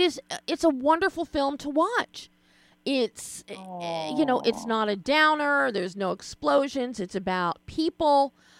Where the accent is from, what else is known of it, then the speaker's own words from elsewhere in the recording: Philadelphia, Pennsylvania, United States; I'm from Philly. I'm from Philly. Believe me, I know colonial America.